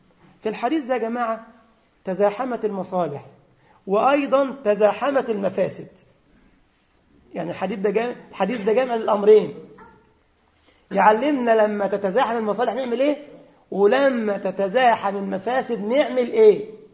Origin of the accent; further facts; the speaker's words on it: Egypt; وإحنا عندنا في مصر الأسقف من الخرى صانة